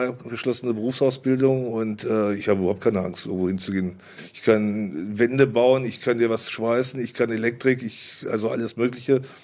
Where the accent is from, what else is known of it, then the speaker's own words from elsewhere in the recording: Hannover, Lower Saxony, Germany; Aus Hannover, genau. Ist nicht genau aus Hannover, ich komme aus Linden. Das ist immer noch ein Unterschied.